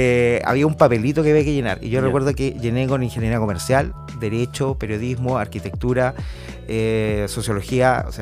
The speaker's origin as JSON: {"language": "Spanish", "town": "Puerto Montt", "region": "Los Lagos", "country": "Chile", "tie": "born or raised there", "said": "Nací en Puerto Montt en el 76, nacido, criado, no me he movido de acá."}